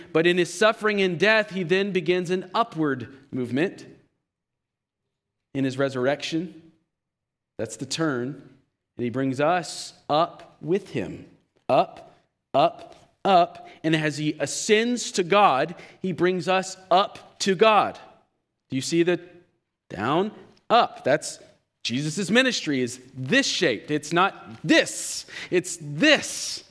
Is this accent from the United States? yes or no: yes; the South, United States; accent: southern; It's my southern accent leaking.